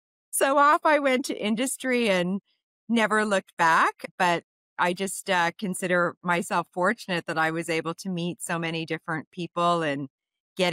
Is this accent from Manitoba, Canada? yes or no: yes; Winnipeg, Manitoba, Canada; also born or lived in Colorado; now in Toronto, Canada; I was born in Winnipeg, actually. I came to Toronto in the late 1990s after grad school. I spent part of my childhood actually in the States, in Colorado, because my mom was going to school there.